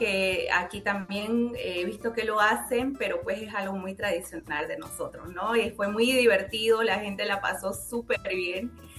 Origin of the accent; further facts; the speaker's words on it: Santa Cruz, Bolivia; now in Ireland; nosotros no podemos ser indiferentes como residentes cruceños en Irlanda